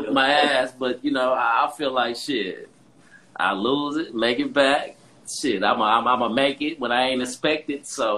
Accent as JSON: {"language": "English", "town": "Compton", "region": "California", "country": "United States", "said": "But no, I ain't going to give up. Me, I come from Compton."}